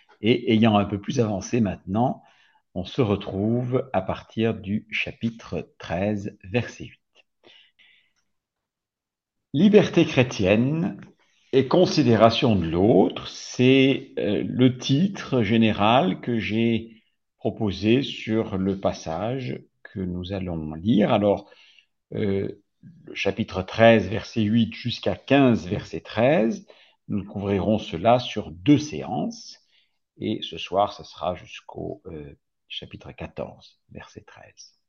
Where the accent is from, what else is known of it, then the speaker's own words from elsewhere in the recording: France; now in Düsseldorf, Germany; Je suis basé à Düsseldorf, en Allemagne, mais où j'habite depuis 25 ans. Mais je suis français.